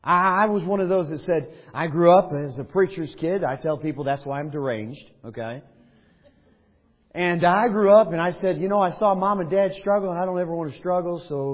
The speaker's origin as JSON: {"language": "English", "town": "Chicago", "region": "Illinois", "country": "United States", "said": "Well, I'm from Chicago, folks. I know you're probably thinking, what good is there in Chicago?"}